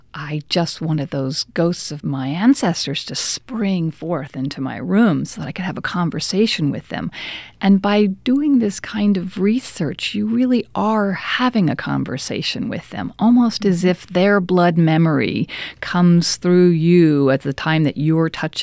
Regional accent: Boston, Massachusetts, United States; And even when I was a child growing up in Boston, I would go to Salem, Sturbridge Village, Plymouth Plantation

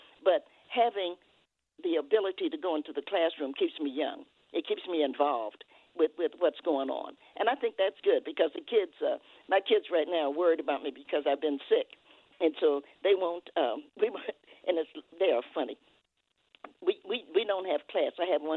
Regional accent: Knoxville, Tennessee, United States; And Knoxville is home. I was born in Knoxville.

